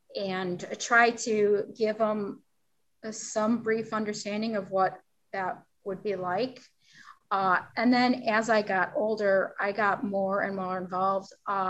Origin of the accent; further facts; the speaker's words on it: Lisle, Illinois, United States; my hometown is Lisle, and then all of the DuPage area with disability professionals.